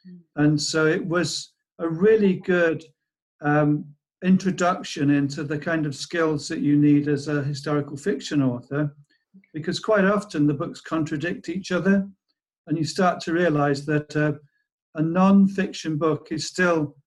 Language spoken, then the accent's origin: English; Pembroke, Wales, United Kingdom; you've already said that I was originally from Pembroke.